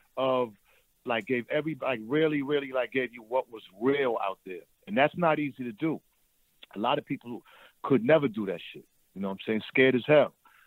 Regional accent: Boston, Massachusetts, United States; You know, I came from Boston, you know what I'm saying? You know, I came from, you know, the racism up there.

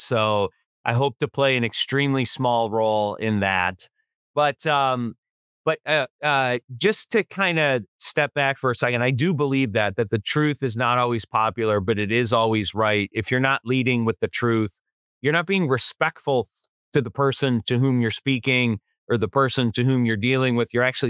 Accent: Michigan, United States; So I don't think they're going to stand up in the state capitals of like my home state in Lansing, Michigan

